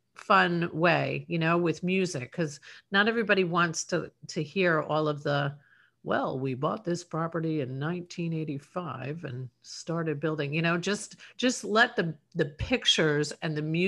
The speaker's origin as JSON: {"language": "English", "region": "New York", "country": "United States", "said": "I'm from New York originally, and TikTok sometimes makes me want to move back there."}